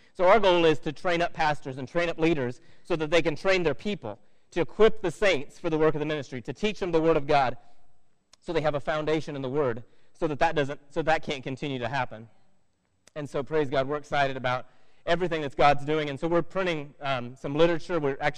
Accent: Oregon, United States; moved away as an adult; now in China; I grew up in Oregon. I used to do it in Oregon. And then I joined the Navy, and I traveled all over.

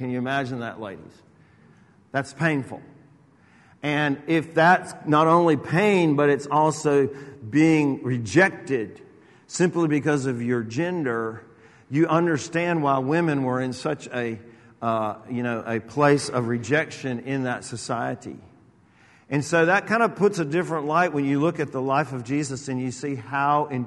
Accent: Atlanta, Georgia, United States; now in LaGrange, United States; and I grew up in Georgia, in Atlanta, and my relatives all lived over in LaGrange where I live now.

